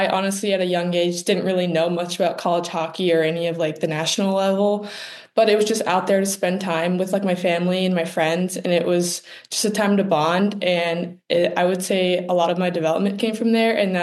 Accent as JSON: {"language": "English", "region": "Alaska", "country": "United States", "tie": "born or raised there", "said": "But I grew up in Alaska, so we had ice rinks all around us, and we had like frozen ponds in our backyard."}